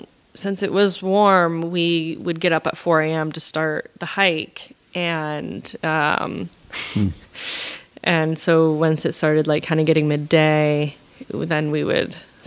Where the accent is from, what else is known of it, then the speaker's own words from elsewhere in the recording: Midwest, United States; growing up in the Midwest, we get some pretty good thunderstorms